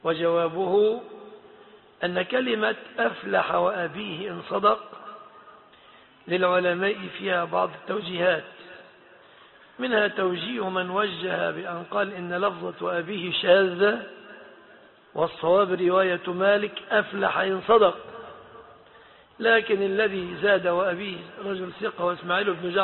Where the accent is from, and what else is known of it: Egypt